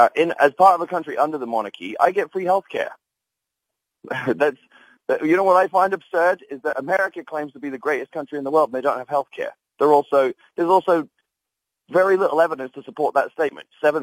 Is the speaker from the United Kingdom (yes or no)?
yes; England, United Kingdom; I'm a Brit. I'm an Englishman.